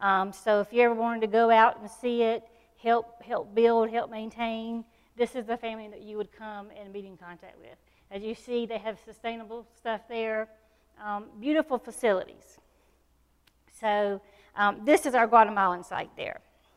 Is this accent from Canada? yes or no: no; Richmond County, United States; Sorry, I'm from Richmond County.